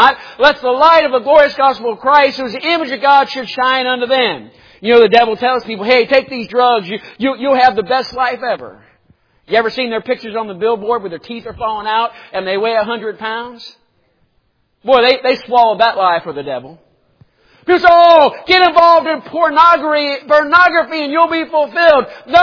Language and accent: English; Cincinnati, Ohio, United States; I'll never forget, we were raised in Cincinnati, Ohio, and they had Kings Island, that amusement park up there.